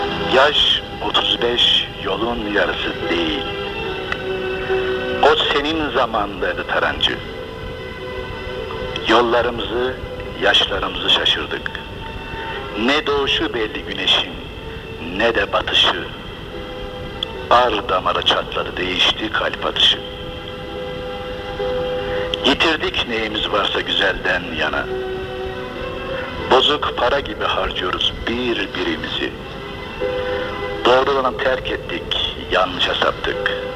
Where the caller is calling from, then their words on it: Ankara, Turkey; Ben Ankara'dan, bu şiirin yazarı